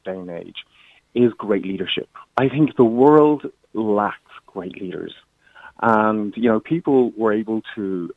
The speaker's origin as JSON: {"language": "English", "country": "Ireland", "said": "I think the way we respond to Britain and the United Kingdom nowadays shows how mature we have become as a nation. It reflects on us"}